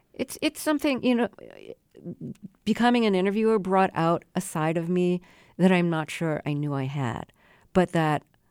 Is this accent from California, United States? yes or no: no; Brooklyn, New York, United States; Yeah, and I grew up in Brooklyn, went to school in Buffalo.